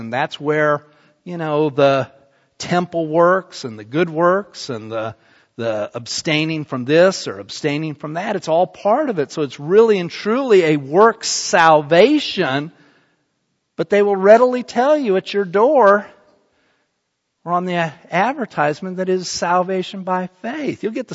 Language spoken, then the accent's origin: English; Salt Lake City, Utah, United States; I grew up in Salt Lake City where the Mormons are headquarters